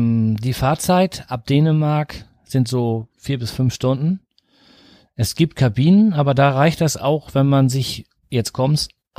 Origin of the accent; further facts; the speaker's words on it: Flensburg, Schleswig-Holstein, Germany; Wie ihr wisst, kommen wir aus der Ecke von Flensburg.